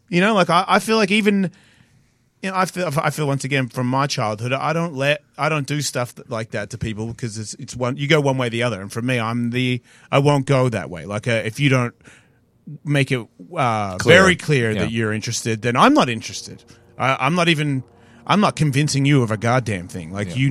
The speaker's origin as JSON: {"language": "English", "country": "Australia", "said": "And I'm Australian."}